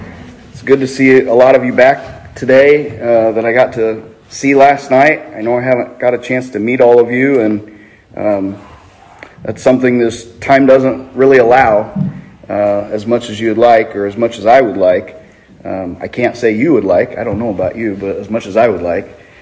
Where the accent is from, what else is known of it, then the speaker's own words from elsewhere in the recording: Indiana, United States; by way of introducing myself, I'm from Indiana